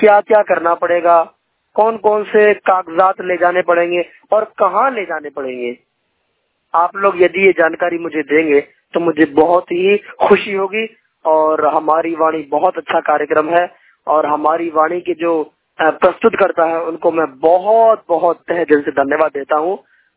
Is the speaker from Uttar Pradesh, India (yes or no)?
yes; Uttar Pradesh, India; मैं यूपी का निवासी हूँ, ठीक है। 2009 से मैं राजस्थान में पढ़ाई कर रहा हूँ